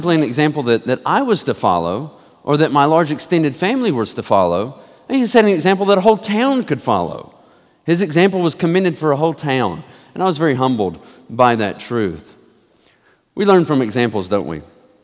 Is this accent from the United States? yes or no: yes; Tennessee, United States; Last week, I was out of town visiting family in East Tennessee. That's where my hometown is.